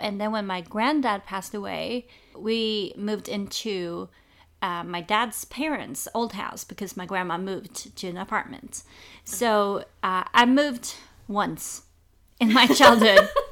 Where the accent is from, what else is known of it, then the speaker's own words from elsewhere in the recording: Norrköping, Östergötland, Sweden; English is a second language; I was born in 1984 in Norrköping, which is a medium-sized city.